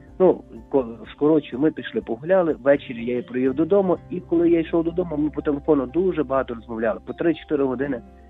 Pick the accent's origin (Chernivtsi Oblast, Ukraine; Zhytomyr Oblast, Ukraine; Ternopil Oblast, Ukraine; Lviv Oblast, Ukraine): Lviv Oblast, Ukraine; Lviv; Я зі Львова.